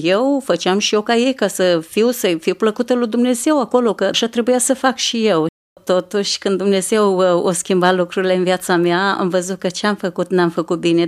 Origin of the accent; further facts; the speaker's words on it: Iacobeni, Botoșani County, Romania; born there; Din Moldova, din județul Botoșani, satul Iacobeni, comuna Dengeni. M-am născut într-o familie de țărani, 4 copii am fost, eu am fost cea mai mare dintre frați.